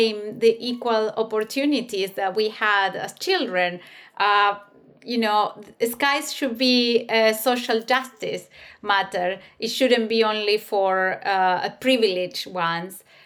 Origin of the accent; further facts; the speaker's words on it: the south, Argentina; now in United Kingdom; I come from originally from Argentina in the south, that is quite rural and quite dark. But here where I am in the UK